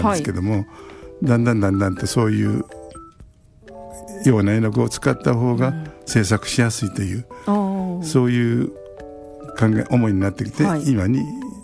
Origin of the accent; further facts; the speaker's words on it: Kobe, Hyogo, Japan; also born or lived in Tokyo; 神戸で育って、うんうん、武蔵野美術学院というところに高校卒業後行きまして、はい、東京で約10年間生活をしてて